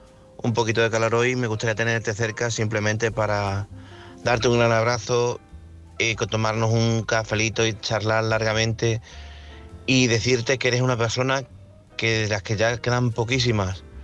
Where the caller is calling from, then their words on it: Badajoz, Extremadura, Spain; Buenas noches